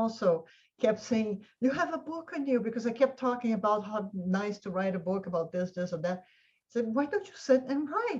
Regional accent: Brazil; also born or lived in Palo Alto, United States; My parents, my father studied in Stanford, and that's why I was born in Palo Alto in California. And the whole family was here. And when they went back to Brazil, they obviously took me

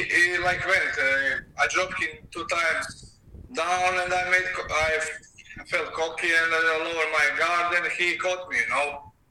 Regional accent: Croatia; I'm not from the UK, I'm from Croatia.

